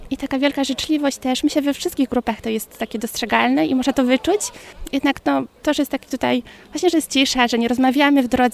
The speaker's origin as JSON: {"language": "Polish", "region": "Greater Poland Voivodeship", "country": "Poland", "said": "Ponieważ pochodzę z okolic Kalisza, to tak sądziłam, że to najlepiej będzie gdzieś tutaj z tego miejsca."}